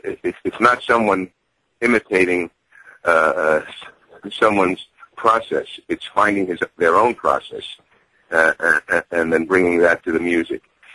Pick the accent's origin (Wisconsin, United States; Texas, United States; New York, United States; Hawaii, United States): New York, United States; I'll be coming to my hometown on Long Island and singing my heart out.